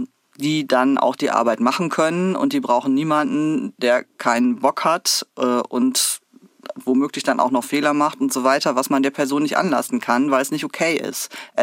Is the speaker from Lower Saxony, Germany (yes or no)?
yes; Lower Saxony, Germany; now in Hamburg, Germany; Ich bin aufgewachsen im Münsterland Emsland und Hamburg war dann schon mal erste Strecke, so 2 Stunden halt weiter weg.